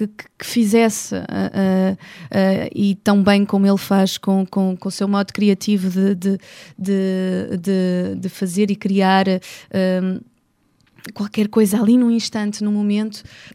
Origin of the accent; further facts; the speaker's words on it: Setúbal, Portugal; born there; pelo amor que eu tenho a Setúbal, minha terra natal, não é? Onde nasci e onde gosto sempre de voltar para sentir os seus cheiros vivamente